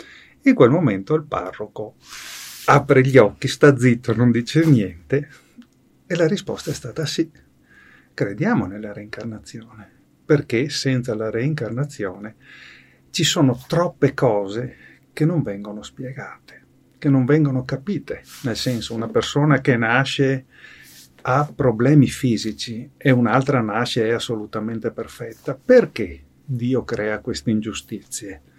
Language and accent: Italian; Venice, Veneto, Italy; born there; Io dico sì, sono nato a Venezia e adesso sono qui.